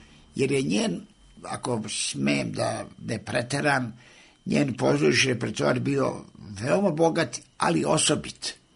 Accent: Valjevo, Šumadija and Western Serbia, Serbia; now in Belgrade, Serbia; kakva je bila moja provincijska generacija, sam došao iz Valjeva u Beograd

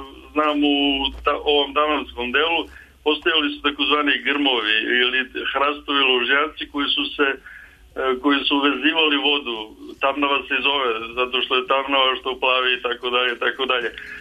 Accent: Prijepolje, Zlatibor District, Serbia; now in Belgrade, Serbia; pošto se ja vodim kao Beograđanin, a inače sam Prijepoljac.

